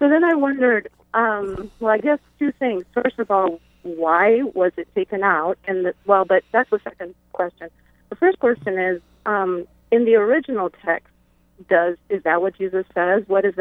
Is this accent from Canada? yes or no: no; Romania; born there; first language Romanian; English is a second language; I was born in Romania, so I speak Romanian